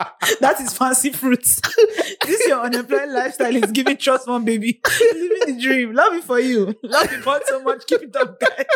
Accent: Lagos, Nigeria; I'm from Lagos. I can't serve in Lagos and I don't want to leave the Southwest.

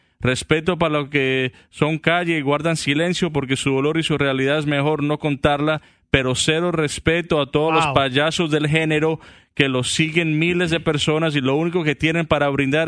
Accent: Medellín, Antioquia, Colombia; Yo, como colombiano de Medellín, pues no comparto la película.

